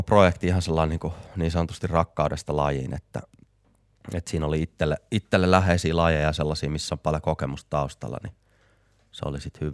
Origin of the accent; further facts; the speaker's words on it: Lahti, Päijät-Häme, Finland; ja mä oon syntyperäinen lahtelainen.